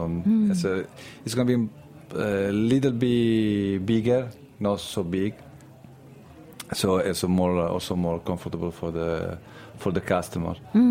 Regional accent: Milan, Lombardy, Italy; English is a second language; from Milano.

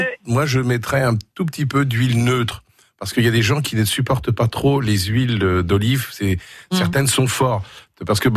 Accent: Normandy, France; On a quand même plein de fromages, même chez nous en Normandie, sorti des quatre classiques.

